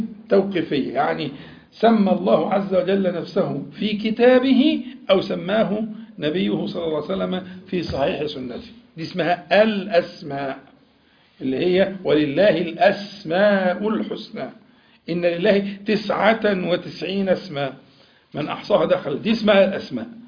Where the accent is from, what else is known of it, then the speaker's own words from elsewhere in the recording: Egypt; يعني انت مثلا عندك ايه من احنا كمصريين يعني عندنا عبد المنعم ده اسم مشهور جدا